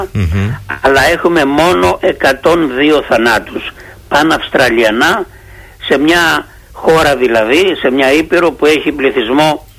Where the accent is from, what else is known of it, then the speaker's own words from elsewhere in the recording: Greece; born there; moved away; είχαμε εμείς που γεννηθήκαμε στην Ελλάδα.